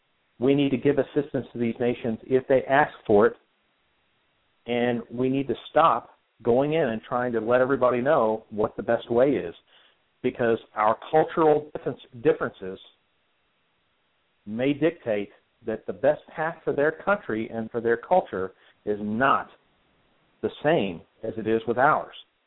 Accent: Ashland, Kentucky, United States; also born or lived in Louisville; I was born in Louisville, Kentucky. And I'm trying to filter through what we have time for. I went to Paul Blazer High School in Ashland, Kentucky.

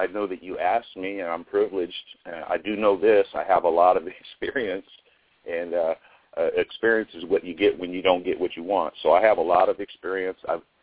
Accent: Sacramento, California, United States; I was born and raised in Sacramento.

